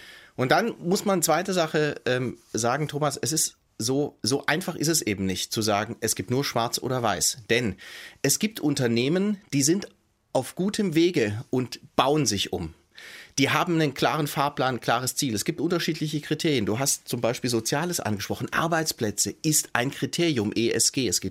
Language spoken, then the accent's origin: German; Stuttgart, Baden-Württemberg, Germany; born there; Aber man muss sagen, ich komme aus Stuttgart gebürtig.